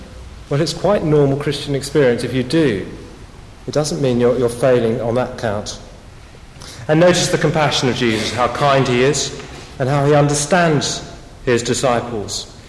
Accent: United Kingdom; Not just, I think, because I'm British and I don't do that sort of thing.

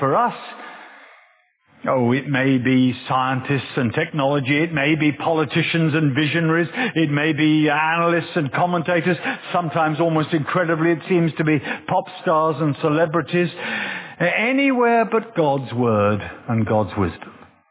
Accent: England, United Kingdom; I can remember as a child, I was brought up just outside of London.

